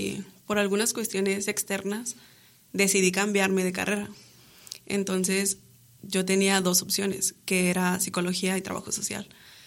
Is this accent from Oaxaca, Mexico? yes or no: no; Canatlán, Durango, Mexico; Sí, soy de Canatlán.